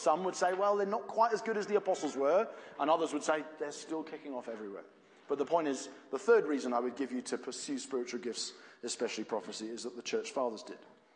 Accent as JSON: {"language": "English", "region": "England", "country": "United Kingdom", "said": "Maybe it's just being English, but that doesn't happen to me in London."}